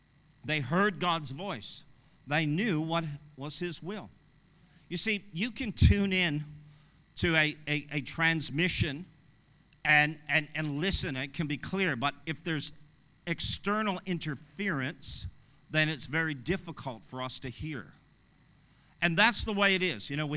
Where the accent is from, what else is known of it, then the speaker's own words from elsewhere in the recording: Canada; I'm from Canada, so wasn't in Canada either. Too cold.